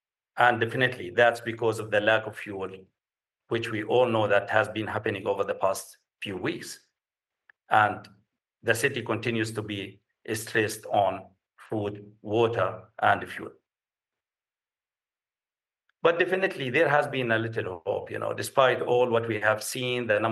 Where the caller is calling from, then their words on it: Kosti, White Nile, Sudan; I'm calling from Kosti, as you said, you know, after a one-day trip to El Obeid city